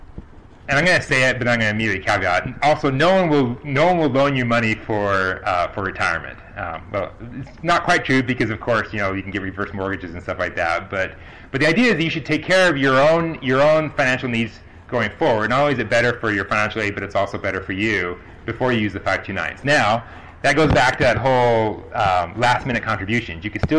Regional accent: North Carolina, United States; I'm going to use California's plan instead of my home state of North Carolina.

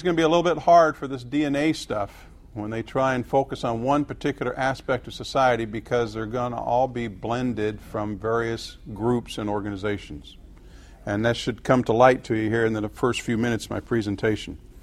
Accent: Colorado, United States; I grew up in Colorado, and Arapahoe was the county in which I was living in for many years as a young man.

